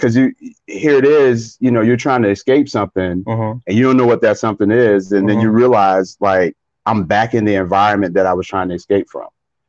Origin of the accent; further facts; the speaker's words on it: St. Matthews, United States; Yeah, I'm from St. Matthews.